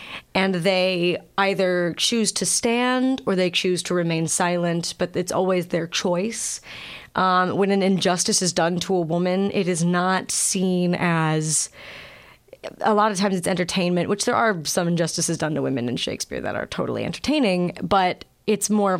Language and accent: English; St. Louis, Missouri, United States; St. Louis, Missouri.